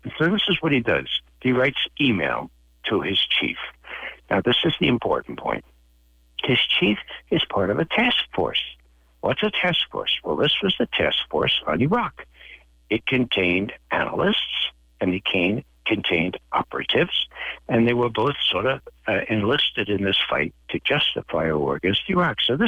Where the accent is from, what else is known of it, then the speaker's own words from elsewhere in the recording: Bronx, New York, United States; I'm from the Bronx, as you know, and we like to give for instances, okay?